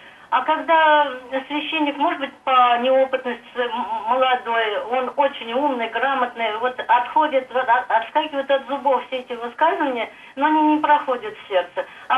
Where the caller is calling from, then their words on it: Mikhaylovka, Volgograd Oblast, Russia; Я звоню из Михайловки, Волгоградской области